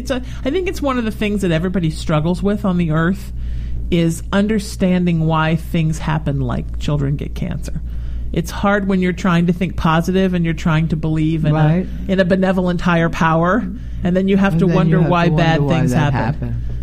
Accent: New Haven, Connecticut, United States; I'm from New Haven. So I grew up around New York.

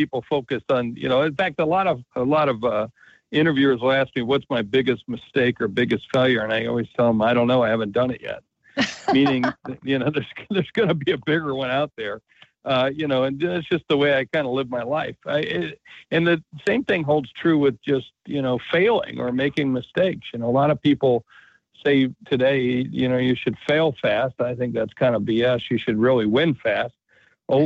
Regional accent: South Dakota, United States; You know, I'm a guy from South Dakota. That's how I got started. I'm from South Dakota

